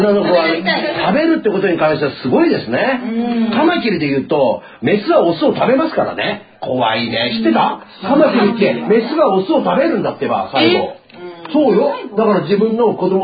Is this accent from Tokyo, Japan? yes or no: yes; Nakano, Tokyo, Japan; also born or lived in Hawaii; 出身でも出身はハワイなんですけど育ちは中野なんですね。